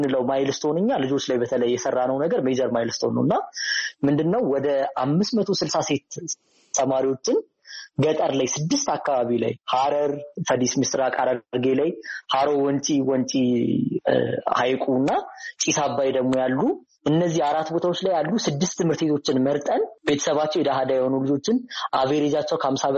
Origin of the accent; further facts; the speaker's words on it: Addis Ababa, Ethiopia; ኖርማሊ እኔ የአዲስ አበባ ልጅ ነኝ እና ልክ ሐረማያ ሲሄድ ገጠር ለሚባለው ኮሚኒቲ ኤክስፖዘር አልነበረኝም